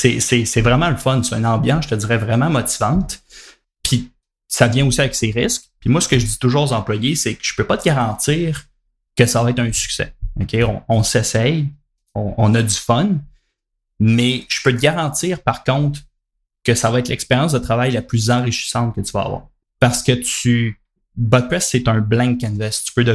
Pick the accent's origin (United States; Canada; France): Canada; Quebec; nous autres, on est Québécois